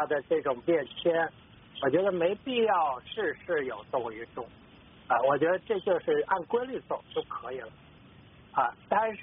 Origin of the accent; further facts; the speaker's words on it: China; 要论作为大陆人的观感来讲